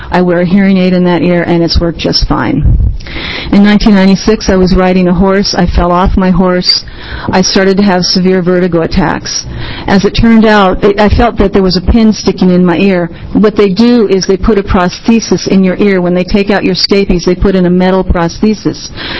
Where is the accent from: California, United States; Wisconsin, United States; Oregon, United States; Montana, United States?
Oregon, United States; Corvallis; born there; By the way, I want to say I was born in Oregon in Corvallis, and I feel very comfortable today.